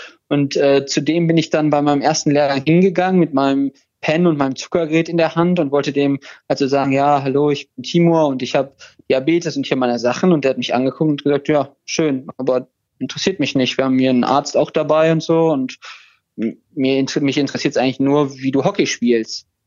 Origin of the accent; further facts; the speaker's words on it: Krefeld, North Rhine-Westphalia, Germany; Also wir hatten in Krefeld, wo ich herkomme, Freunde